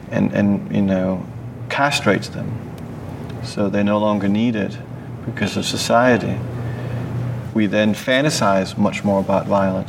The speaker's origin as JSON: {"language": "English", "region": "New York", "country": "United States", "tie": "born or raised there", "also_born_or_lived": "Denmark", "second_language": "English", "said": "Yeah, I would say I have a Danish passport, but I'm a New Yorker by heart."}